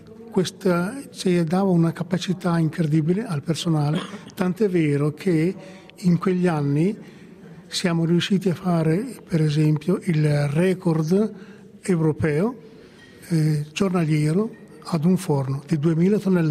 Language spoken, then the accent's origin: Italian; Florence, Tuscany, Italy; moved away as an adult; now in Switzerland; io vengo da Firenze, ho studiato all'università e in parte, e poi sono venuto qui alla Monteforno nel 60, fine 60